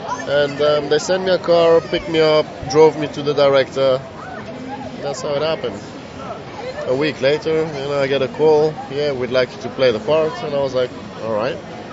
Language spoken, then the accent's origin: English; Bulgaria; also born or lived in England, United Kingdom; So, although I'm from Bulgaria, you know, it happened in England, so London was the place.